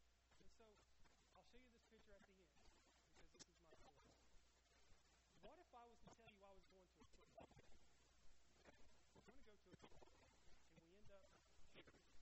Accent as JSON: {"language": "English", "region": "Tennessee", "country": "United States", "said": "I am from Tennessee."}